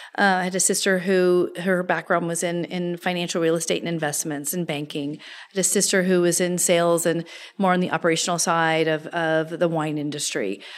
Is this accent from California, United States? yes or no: yes; Point Reyes, California, United States; born and raised in Point Reyes, the small local town where we're from.